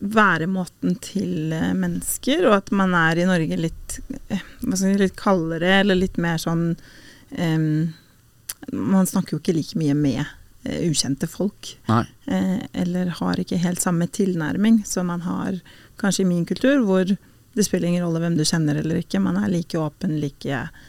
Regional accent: Kosovo; now in Norway; Jeg jo da født og oppvokst I Kosovo, og var også I Kosovo gjennom hele krigen I 1999.

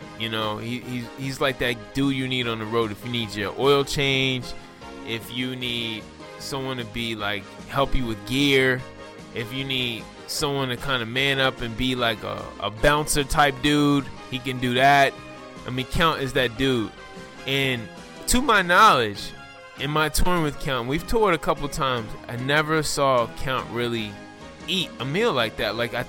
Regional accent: Washington, District of Columbia, United States; because I'm from the East Coast. I've pretty much a native Washingtonian, and I never really been south, you know.

